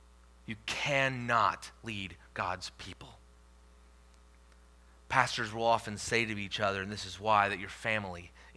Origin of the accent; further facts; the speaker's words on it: Wisconsin, United States; In my hometown growing up, it was in Wisconsin, right? So there was snow.